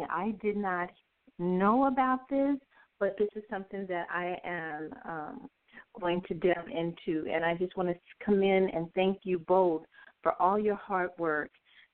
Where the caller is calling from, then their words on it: Fort Worth, Texas, United States; from Fort Worth, Texas.